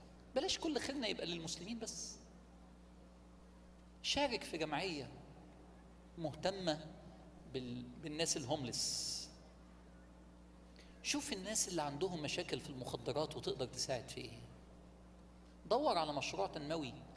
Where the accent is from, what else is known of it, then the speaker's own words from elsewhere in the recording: Alexandria, Alexandria Governorate, Egypt; انا من اسكندرية اصلا، وكنت نازل اسكندرية سايق عربيتي